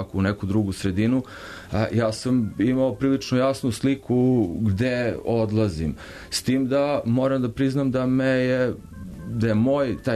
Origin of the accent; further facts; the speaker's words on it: Serbia; zato što dolazim sa Balkana, zato što dolazim iz Srbije koja ima lošu reputaciju